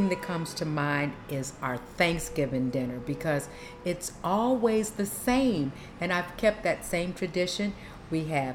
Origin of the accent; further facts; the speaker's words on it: Chicago, Illinois, United States; My birth date is 6/24/51, and I was born and raised in Chicago, and I currently reside in Chicago on the South Side.